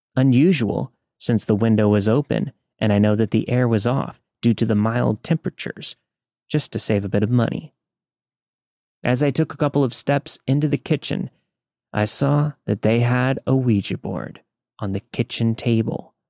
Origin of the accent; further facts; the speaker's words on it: New Mexico, United States; born there; I was born in New Mexico to an Italian dad and a Native American mom, so I grew up believing the Catholic Church rules and the lessons of the Native American spirituality.